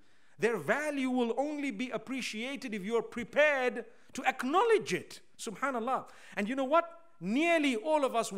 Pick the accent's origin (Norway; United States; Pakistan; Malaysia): Pakistan; I come from Pakistan. We don't ever say that.